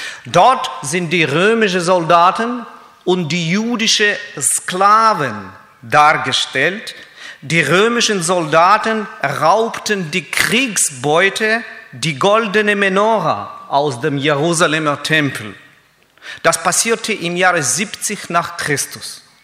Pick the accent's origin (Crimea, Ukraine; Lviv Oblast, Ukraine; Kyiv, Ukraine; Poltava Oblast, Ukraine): Kyiv, Ukraine; German is a second language; now in Leinfelden-Echterdingen, Germany; Ich komme ausgerechnet nicht aus Israel, sondern aus der Ukraine. Ich bin in der Stadt Kiew, Hauptstadt von der Ukraine, geboren und aufgewachsen. Eine Stadt mit damals 4,5 Millionen Bevölkerung. Eine riesige Metropole. Heute leben wir mit meiner Frau in Leinfelden-Echterdingen.